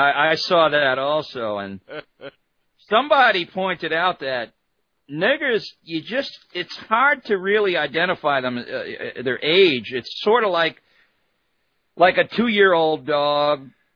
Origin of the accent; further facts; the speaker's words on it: Detroit, Michigan, United States; especially growing up in Detroit.